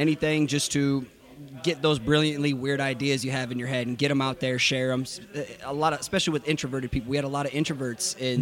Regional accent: Iowa, United States; I am from Iowa.

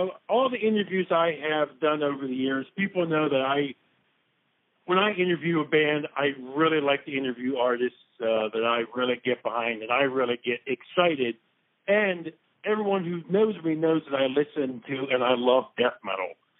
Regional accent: Maryland, United States; I'm from Maryland myself.

